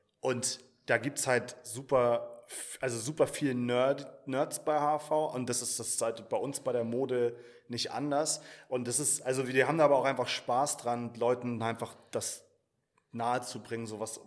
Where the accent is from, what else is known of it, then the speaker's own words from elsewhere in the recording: Norderstedt, Schleswig-Holstein, Germany; Ich bin große Teil meiner Kindheit aufgewachsen in Norderstedt, direkt nördlich von Hamburg. Das ist aber schon Schleswig-Holstein.